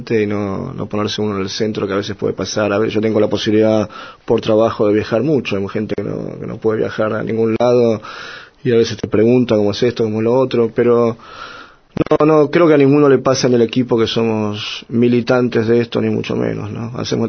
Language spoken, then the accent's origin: Spanish; Buenos Aires, Argentina; born there; Que es mi lugar en el mundo, es el lugar del barrio donde yo nací, donde tengo paternal.